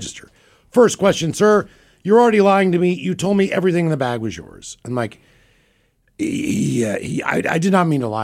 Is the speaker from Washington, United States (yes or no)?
yes; Seattle, Washington, United States; I'm from Seattle, man.